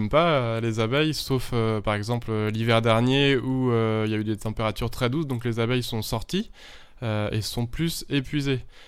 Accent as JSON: {"language": "French", "region": "Pays de la Loire", "country": "France", "tie": "born or raised there", "said": "je suis natif de Bushman, donc c'est un endroit qui me plaît bien, les bords de Loire, les bords de Maine"}